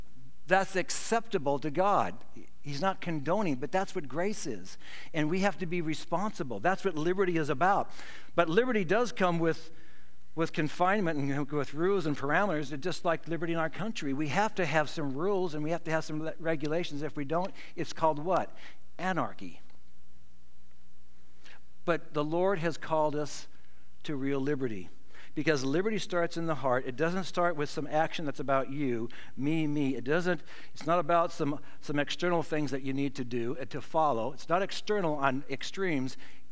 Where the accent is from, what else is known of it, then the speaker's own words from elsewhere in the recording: Sumner, United States; Growing up in Sumner, there was a little old lady that I remember seeing just walking back and forth from town